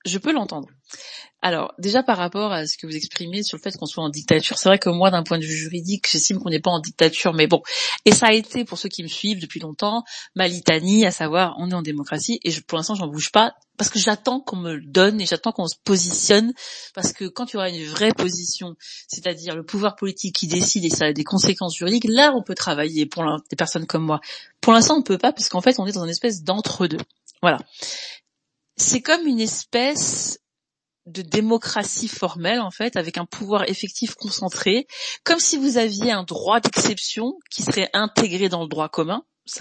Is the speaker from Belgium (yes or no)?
yes; Belgium; parce que moi aussi je suis belge.